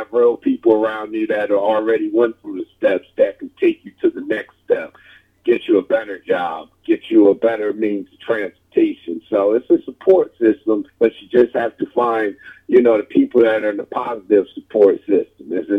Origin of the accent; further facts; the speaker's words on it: New Jersey, United States; because I was from Jersey, so I didn't know how New York moved